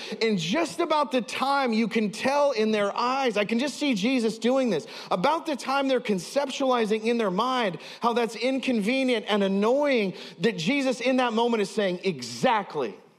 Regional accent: Idaho, United States; now in Delaware, United States; but where I grew up in Idaho, if you start banging on somebody's door at midnight, like you are met with a 12 gauge and like a 5 second countdown

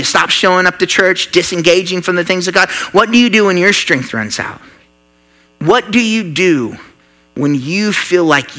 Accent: Oklahoma, United States; But growing up in the Midwest, in Oklahoma, with a little bit of a redneck family, right?

